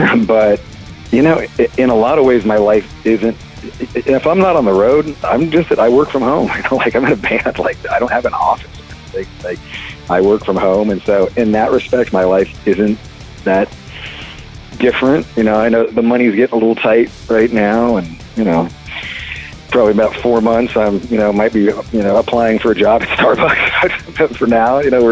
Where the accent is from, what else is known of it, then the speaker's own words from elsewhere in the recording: California, United States; I grew up in the Bay Area, kind of the golden era of the thrash scene.